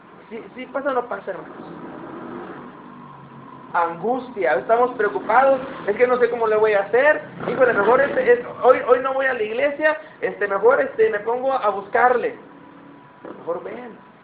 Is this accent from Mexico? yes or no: yes; Mexico; Y voy a regatearle, porque somos los mexicanos, ¿verdad?